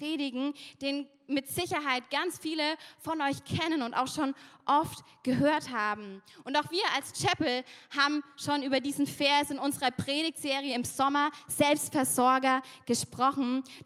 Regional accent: Germany; Zumindest wissen wir das als Deutsche.

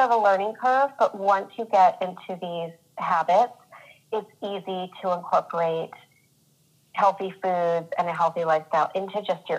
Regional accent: New England, United States; now in California, United States; I'm originally from New England, and I live in California with my almost 5-year-old son.

